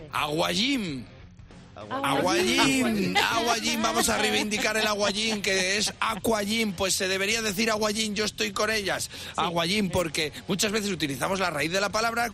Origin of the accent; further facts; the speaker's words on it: Castile, Spain; Ya se lo digo yo, que soy de Castilla.